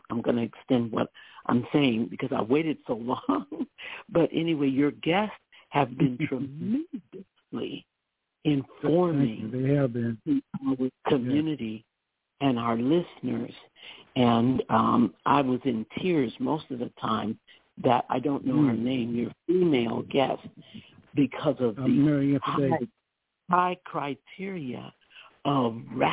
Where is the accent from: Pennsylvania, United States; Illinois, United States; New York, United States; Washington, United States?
New York, United States; Yes, it's … I'm from the New York area, and I'm very grateful.